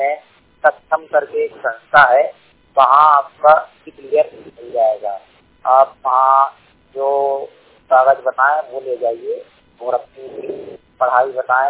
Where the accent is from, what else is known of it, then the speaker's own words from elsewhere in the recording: Bhopal, Madhya Pradesh, India; भोपाल जिले का निवासी हूँ।